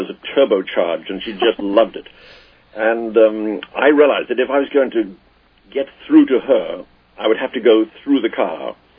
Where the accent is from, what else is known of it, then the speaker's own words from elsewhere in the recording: England, United Kingdom; I have a trouble with being English in that one doesn't talk about oneself in England.